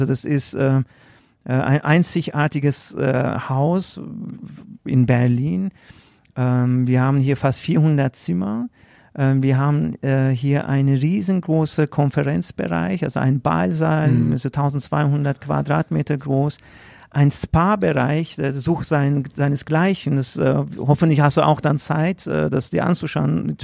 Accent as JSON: {"language": "German", "country": "Turkey", "said": "Ich komme ja auch aus der Türkei und … hat seinen Ursprung auch in der Türkei."}